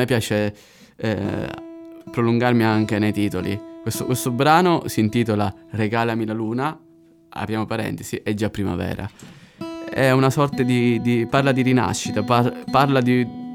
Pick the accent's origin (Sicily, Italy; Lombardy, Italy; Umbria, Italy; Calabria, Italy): Sicily, Italy; accent: Sicilian; nel nostro dialetto abbiamo tutte le vocali perfette. La dizione siciliana è fantastica. Cioè, io basta che se dovessi parlare correttamente, basta che traduco dal siciliano in italiano, è fantastico per capire l'apertura delle vocali.